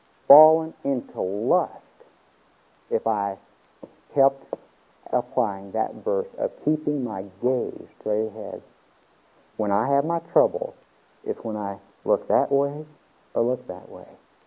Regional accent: Atlanta, Georgia, United States; And I said, I'm from Atlanta, Georgia.

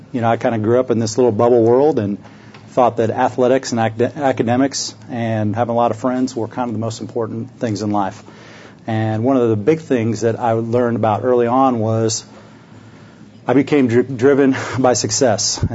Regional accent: Des Moines, Iowa, United States; I grew up in Des Moines, Iowa, and the thriving metropolis.

